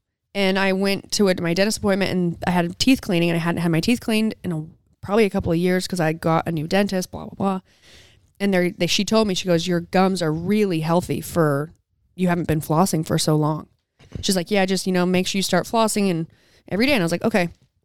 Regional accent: Utah, United States; So I'm from Southern Utah

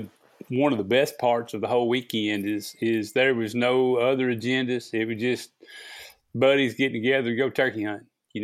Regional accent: Rolla, Missouri, United States; born there; So, while I was born in Missouri. I was born in the Ozarks, Phelps County Hospital, Rolla, Missouri, is where it says on my birth certificate

